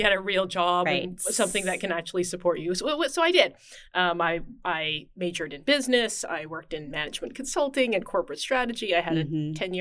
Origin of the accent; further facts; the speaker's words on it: Calgary, Alberta, Canada; now in Portland, United States; I am originally Canadian. I grew up in Calgary, Canada, and then moved to a few different places and ended up in Portland.